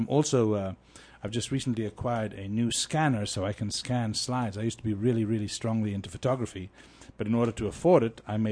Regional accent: South Africa; growing up in South Africa, it was fun to get expert at slingshots

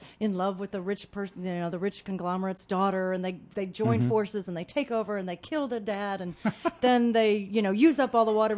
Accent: Illinois, United States; I grew up in Illinois, near St. Louis, and this summer I'm actually going back to my roots and my people.

